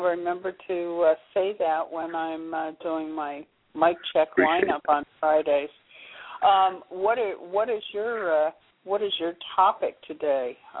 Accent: Lighthouse Point, Florida, United States; I'm actually from Lighthouse Point, new to up here. But when we were kids, we used to come up, you know, with the parents.

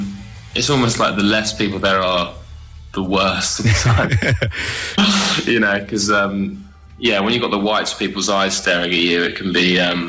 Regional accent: Worthing, South East England, United Kingdom; now in Brighton, United Kingdom; I live in Brighton, but then when we do some interview in the middle of nowhere in America and we say we're from Brighton, not Worthing

